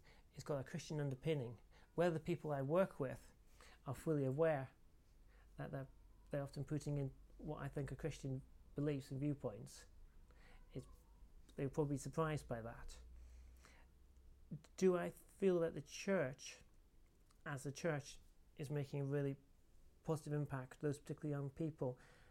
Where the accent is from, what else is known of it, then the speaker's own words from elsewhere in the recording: Aberdeen, Scotland, United Kingdom; north of Scotland, if I went to any kind of church event and it came out … I was from Aberdeen, then people would put two and two together